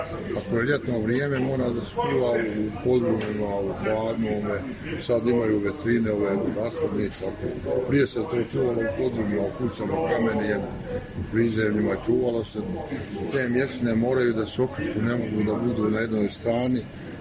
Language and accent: Serbian; Gacko, Republika Srpska, Bosnia & Herzegovina; Ja sam rodom tamo od Gacka, selo je do Izgori. 100 km je davde.